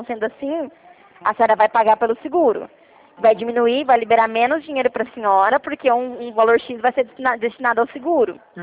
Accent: Presidente Prudente, São Paulo, Brazil; eu sou de Presidente Prudente.

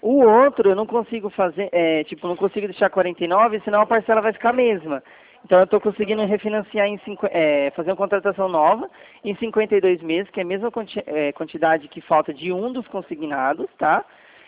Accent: São Paulo, Brazil; Não, não, eu não fico aí, eu não sou de Rio Branco. Eu sou do estado de São Paulo.

